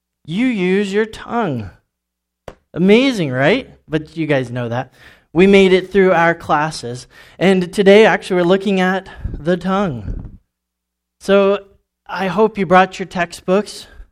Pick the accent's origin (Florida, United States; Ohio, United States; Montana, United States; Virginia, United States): Florida, United States; I grew up in Florida, so we had a mix of many different types of dialects.